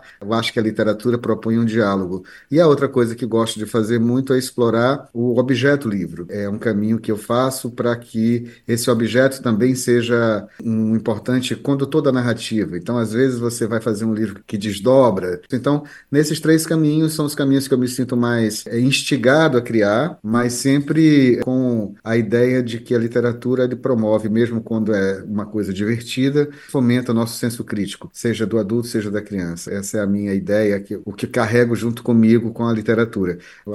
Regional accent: Ceará, Brazil; Eu venho do Ceará e trago do Ceará um pouco dessa veia humorística

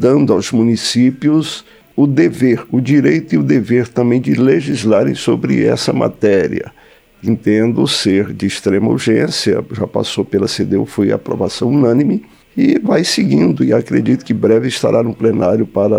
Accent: Palmas, Tocantins, Brazil; Hoje, eu sou de Palmas

